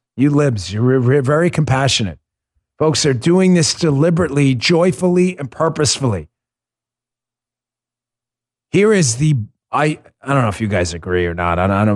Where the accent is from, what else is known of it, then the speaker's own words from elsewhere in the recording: New York, United States; I grew up in New York. My mother used to watch NBC News.